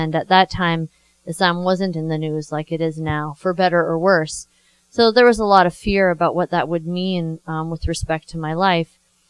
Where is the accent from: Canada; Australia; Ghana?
Canada; also born or lived in France; I grew up in Canada